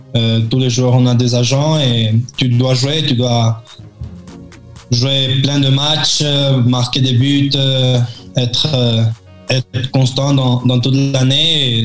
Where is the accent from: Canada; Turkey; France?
France; born there; Comme je suis né en France, je suis pas étranger pour jouer